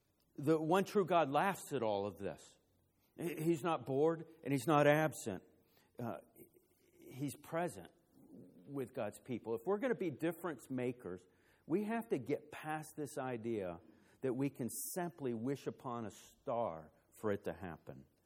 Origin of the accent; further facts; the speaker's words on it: Florida, United States; Some of you know that I grew up down in Central Florida. We live way back at the end of a subdivision on a street called Mulberry Drive.